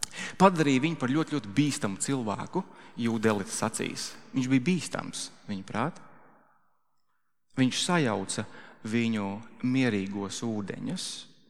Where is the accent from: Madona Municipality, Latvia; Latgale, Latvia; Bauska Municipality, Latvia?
Madona Municipality, Latvia; Madona; es esmu no tā gala, es esmu no Madonas, bet Praulieni ir vēl tālāk